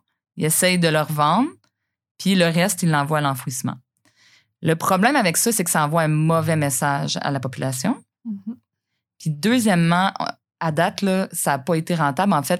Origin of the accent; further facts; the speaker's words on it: Sherbrooke, Quebec, Canada; Mais moi, quand j'étais petite à Sherbrooke, là, on triait hein, dans le bac vert.